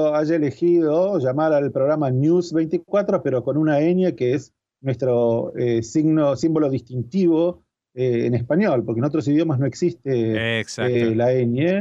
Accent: Argentina; now in Israel; Bueno, yo me fui de Argentina en la época en que había junta militar, antes del Mundial de Fútbol, en el 78.

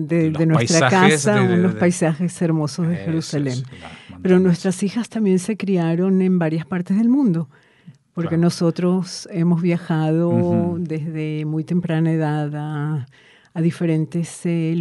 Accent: Venezuela; born there; Soy nacida en Venezuela. Mi familia llegó a Venezuela a fines de los 40, después del Holocausto.

